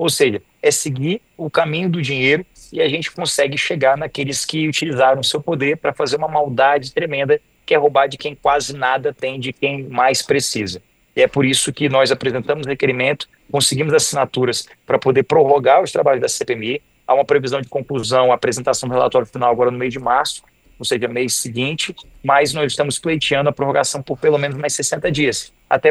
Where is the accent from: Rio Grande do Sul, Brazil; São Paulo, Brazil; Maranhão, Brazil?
Maranhão, Brazil; Só no estado do Maranhão, que é o estado de onde eu venho